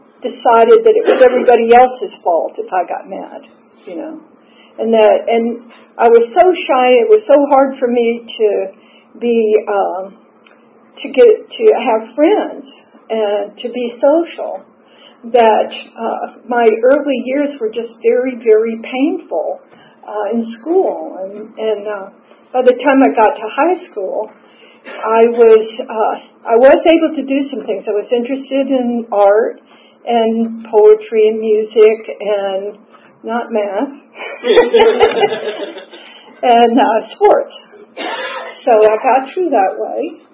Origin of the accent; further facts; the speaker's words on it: Atlanta, Georgia, United States; I grew up in Atlanta and I lived for my family was Southern Baptist.